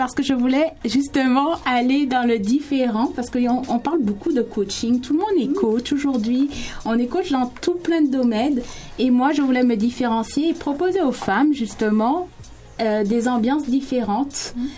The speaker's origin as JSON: {"language": "French", "country": "Martinique", "said": "j'ai réalisé que moi, je viens de la Martinique, en fait. Donc, j'ai réalisé en Martinique que je n'allais pas pouvoir évoluer professionnellement."}